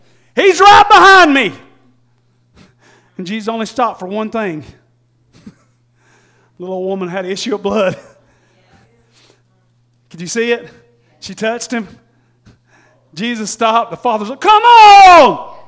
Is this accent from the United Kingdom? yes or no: no; Tennessee, United States; also born or lived in Georgia; I'm from East Tennessee. I've lived in East Tennessee most of my life. I dipped down into Georgia for about 10 years to get my wife.